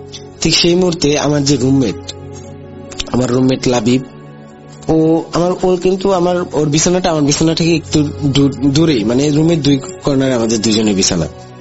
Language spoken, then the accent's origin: Bangla; Sarishabari, Mymensingh Division, Bangladesh; এই বছর আমার গ্রামের বাড়ি ছিল সরিষাবাড়ি, জামালপুর জেলার সরিষাবাড়ি।